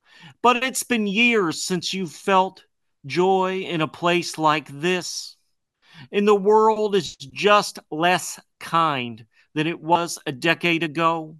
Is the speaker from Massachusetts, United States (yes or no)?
no; Greensburg, Pennsylvania, United States; I wrote this poem about growing up in Greensburg, which is where I'm from.